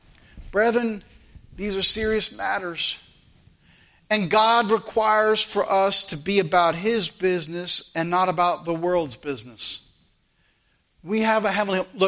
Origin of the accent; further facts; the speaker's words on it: United States; Now, this is what I believe as an American